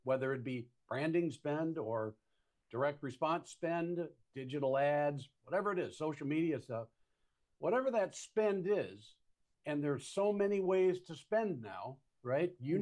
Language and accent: English; Midwest, United States; I grew up in the Midwest. I kind of talk about real things, real people, real events, not these lofty things.